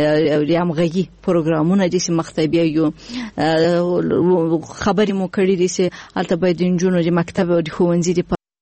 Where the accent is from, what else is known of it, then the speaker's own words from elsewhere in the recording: Afghanistan; مثلا که موږ په خپل کور افغانستان کې لوی فابریکې درلوده